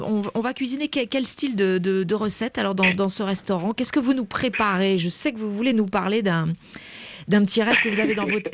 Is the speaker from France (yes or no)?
yes; France; moi, je suis française.